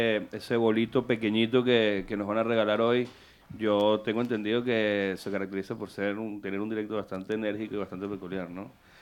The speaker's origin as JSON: {"language": "Spanish", "country": "Poland", "said": "Yo soy polaco."}